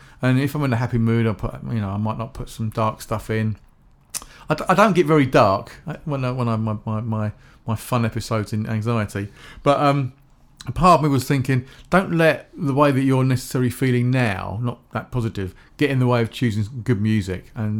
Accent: England, United Kingdom; because we're English, that's what we like.

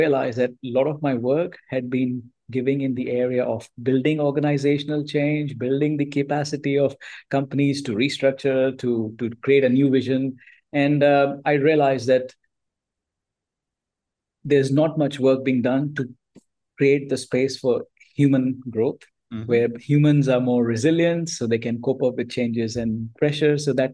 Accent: India; moved away as an adult; now in Singapore; So I grew up in India and I spent first 16 of years of my career in change management and organizational restructuring across the globe. I left India

